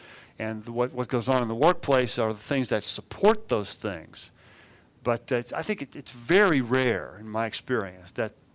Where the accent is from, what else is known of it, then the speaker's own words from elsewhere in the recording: California, United States; I'm not convinced that he was in my home state of California for that.